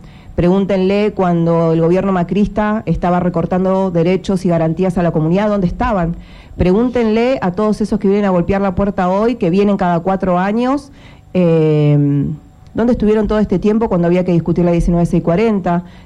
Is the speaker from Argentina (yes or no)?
yes; Tierra del Fuego, Argentina; Yo soy fueguina, amo profundamente esta ciudad